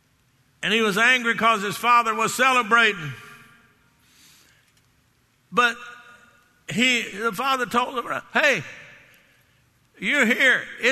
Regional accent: Garland, Texas, United States; I would take Nick and Dave with me up to Garland, my hometown.

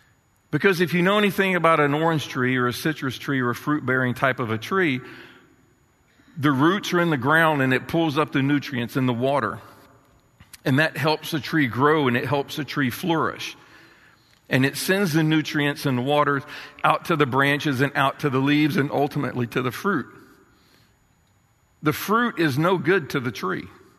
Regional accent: Florida, United States; Yeah, I grew up in Florida, mainly on the east coast of Florida

